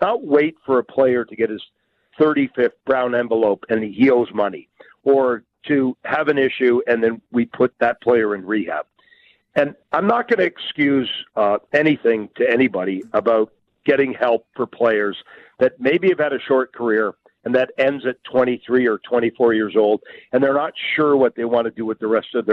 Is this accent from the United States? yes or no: no; Pickering, Ontario, Canada; And then, you know, we grew up in Pickering, Ontario by a nuclear reactor.